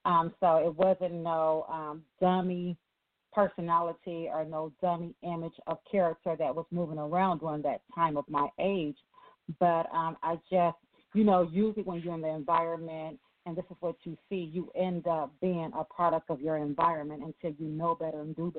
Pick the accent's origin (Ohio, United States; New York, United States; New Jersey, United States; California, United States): California, United States; Los Angeles; I am born and raised in South Central LA, California. I'm a West Coast girl.